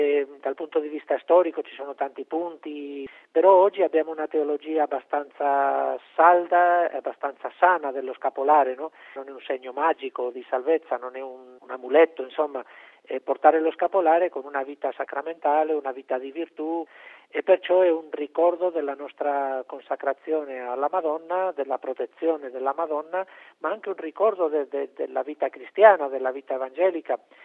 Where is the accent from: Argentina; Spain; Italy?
Spain; Poi io magari sottolineerei, come spagnolo che sono, questo simbolismo del mare.